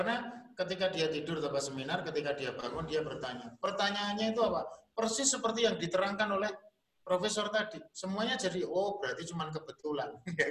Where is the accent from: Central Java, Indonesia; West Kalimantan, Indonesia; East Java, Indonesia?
Central Java, Indonesia; Surakarta; Saya jawab, saya dari Solo. Wah, Solo cedak Wonogiri, ya dekat.